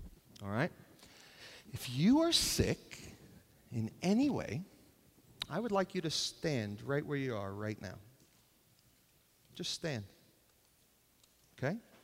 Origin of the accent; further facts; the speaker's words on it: New York City, New York, United States; And I grew up in New York City where you play every sport all year round, 365 days